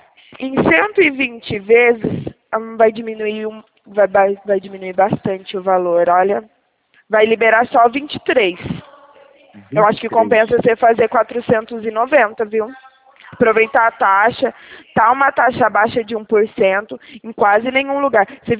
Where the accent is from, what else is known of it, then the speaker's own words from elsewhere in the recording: São Paulo, Brazil; Eu falo aqui do estado de São Paulo.